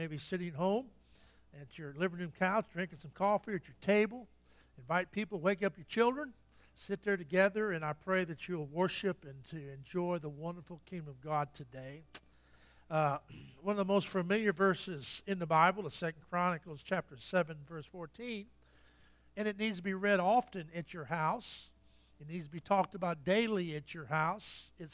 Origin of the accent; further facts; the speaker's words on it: Indiana, United States; also born or lived in St. Louis / Selma; I grew up in northern Indiana, many places. I was born in St. Louis.